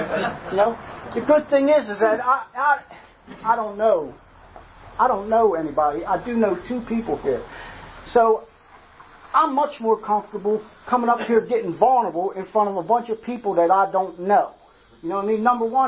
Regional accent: Baltimore, Maryland, United States; I'm from West Baltimore, you know, and there ain't a whole lot of trees and cabins and shit like that.

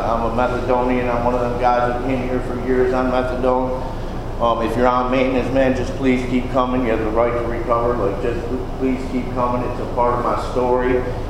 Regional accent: Albany, New York, United States; originally from the Albany Rensselaer area of Narcotics Anonymous in New York State. And that's where that was my stomping grounds from the time I was a child till whenever.

